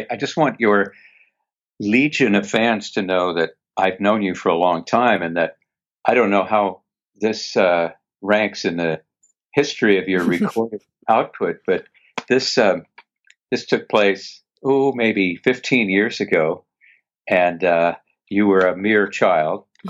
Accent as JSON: {"language": "English", "town": "Kansas City", "region": "Missouri", "country": "United States", "tie": "born or raised there", "said": "took private lessons, got in the school orchestra, made it to the local youth symphony in Kansas City, my hometown."}